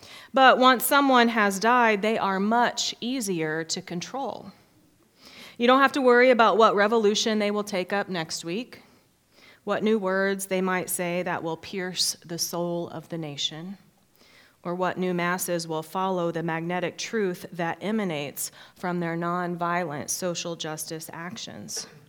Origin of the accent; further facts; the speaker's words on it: Oklahoma City, Oklahoma, United States; As a young child growing up in Oklahoma City, the only racial perspective I had was the one that I was surrounded by.